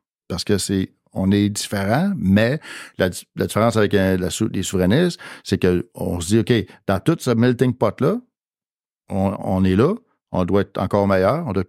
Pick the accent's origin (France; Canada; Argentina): Canada; Quebec; accent: Québécois; on parle anglais tous les jours, on finit toujours par avoir notre accent québécois, puis ça va toujours rester de même.